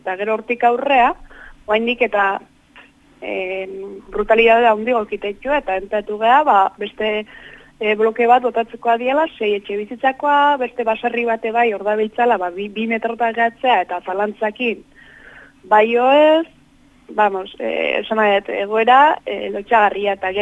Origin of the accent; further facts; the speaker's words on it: Basque Country, Spain; Bereziki Tolosaldekoa naiz